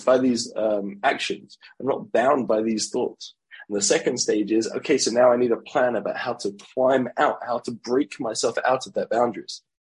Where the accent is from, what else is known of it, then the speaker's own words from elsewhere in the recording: United States; I stay Z now. I'm American.